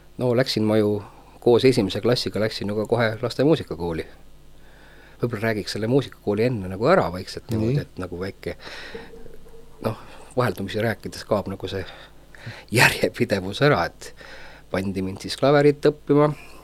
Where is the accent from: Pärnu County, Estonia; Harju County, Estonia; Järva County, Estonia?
Järva County, Estonia; Türi; also born or lived in Paide; Ja siis viidi mind Türile tagasi ja seal ma siis elasin ja kasvasin.